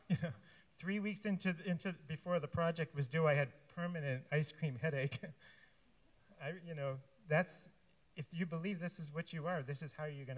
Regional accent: Massachusetts, United States; When I grew up in Massachusetts, it was really popular back then.

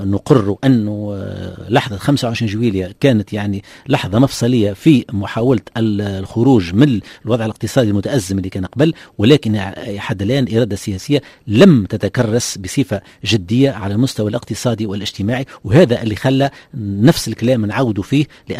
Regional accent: Tunisia

